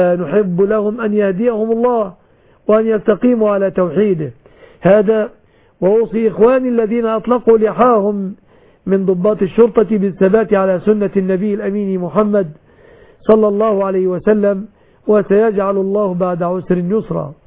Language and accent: Arabic; Egypt; بلادنا مصر